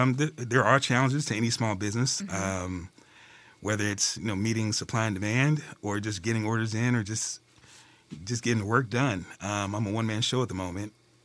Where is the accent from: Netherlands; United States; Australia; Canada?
United States; Indianapolis, Indiana; I grew up in Indianapolis, Indiana.